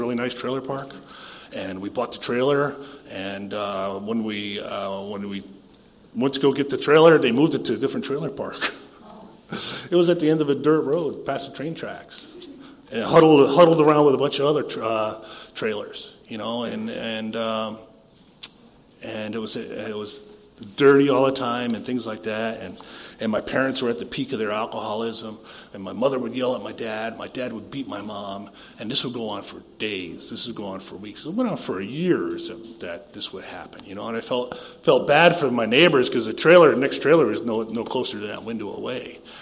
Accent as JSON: {"language": "English", "region": "New England", "country": "United States", "tie": "born there", "said": "You know, I was born in New England, 1958."}